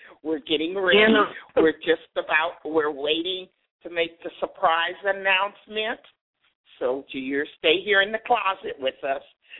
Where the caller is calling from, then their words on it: Chicago, Illinois, United States; I'm calling in from the Windy City